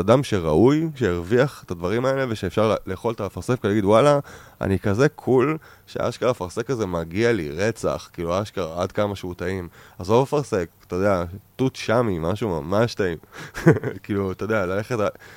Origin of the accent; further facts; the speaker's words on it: Ayelet HaShahar, Northern District, Israel; born there; קודם עברתי לגור באיילת השחר, קיבוץ שנולדתי בו, וגרתי על סבא שלי